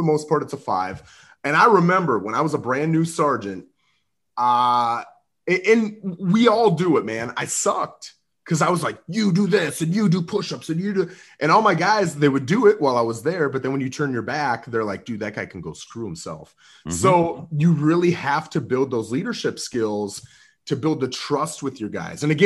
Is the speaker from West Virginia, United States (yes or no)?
no; Minnesota, United States; So when we sat down, we're from Minnesota, my wife and I both.